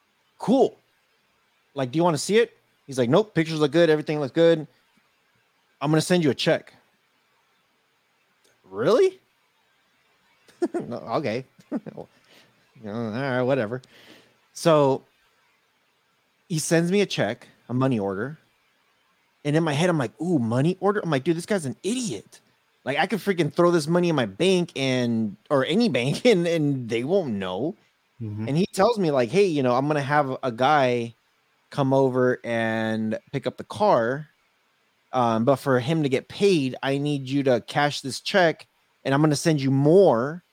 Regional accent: United States; born there; for me example, I was born here in the States.

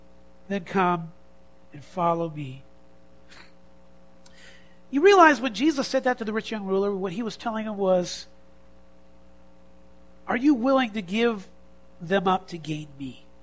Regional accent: United States; I'm an American. I don't know if you can tell by the accent or the look. I don't belong here.

